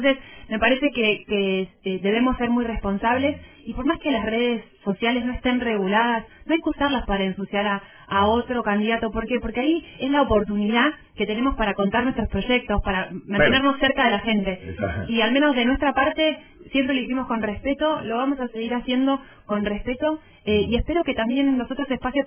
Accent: Río Grande, Tierra del Fuego, Argentina; los proyectos que tienen para Río Grande y para su barrio. El barrio que es mi barrio también, porque yo soy de Chakra

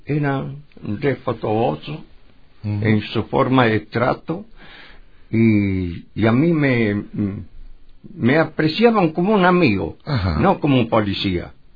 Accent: Argentina; Comprende, yo como argentino lo vi mal y me sentía mal.

